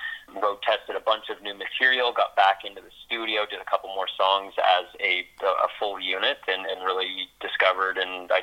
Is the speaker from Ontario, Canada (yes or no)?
yes; Ottawa, Ontario, Canada; You know, I'm from Ottawa, you know, born and raised here, so it's really nice to kind of see that resurgence.